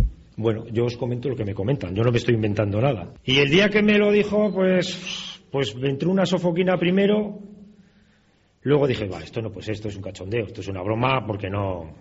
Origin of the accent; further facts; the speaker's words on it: Tudela, Navarre, Spain; born there; moved away as an adult; now in Vitoria, Spain; nací en Tudela el 23/8/58, llevo viviendo en Vitoria 34 años, pero no por eso he dejado de venir a Tudela, pues porque tengo familia